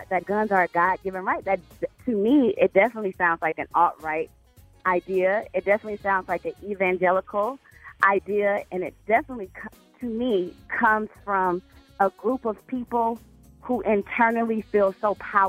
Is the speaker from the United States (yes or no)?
yes; Atlanta, Georgia, United States; But I'm from Atlanta, Georgia, and I unfortunately twice have looked down the barrel of a gun.